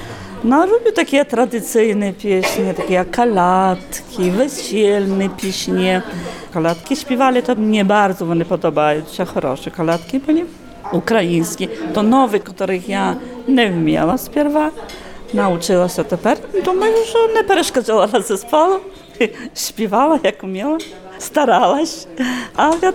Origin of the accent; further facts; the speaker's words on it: Krasne Sioło, Podlaskie Voivodeship, Poland; я з Красного села.